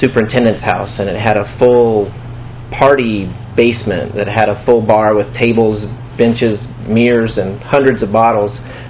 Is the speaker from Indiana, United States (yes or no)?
yes; Indiana, United States; also born or lived in Georgia; I was born in Georgia, 1970, on an army base, and shortly afterwards my dad got shipped to Vietnam, and my mom and I moved up to Indiana where I was raised